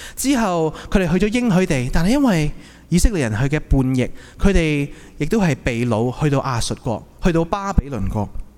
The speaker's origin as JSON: {"language": "Cantonese", "country": "Hong Kong", "said": "我哋睇到身為香港人，可能睇到當時日軍去攻陷香港"}